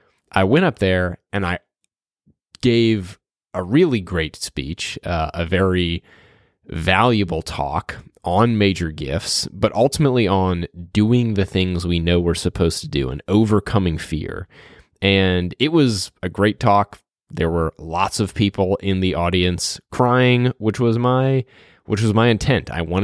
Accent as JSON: {"language": "English", "town": "New Orleans", "region": "Louisiana", "country": "United States", "tie": "born or raised there", "lives_now": "Dallas, United States", "said": "I grew up in New Orleans, went to school in Dallas"}